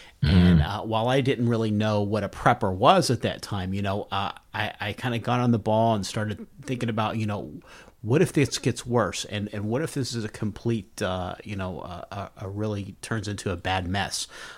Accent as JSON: {"language": "English", "region": "Kentucky", "country": "United States", "tie": "born or raised there"}